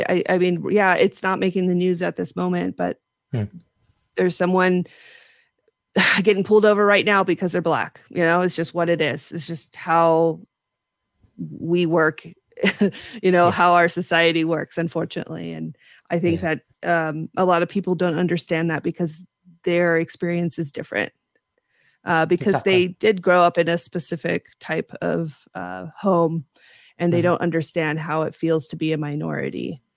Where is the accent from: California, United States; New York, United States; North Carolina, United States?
California, United States; I got lucky because I was from California, so I was cool.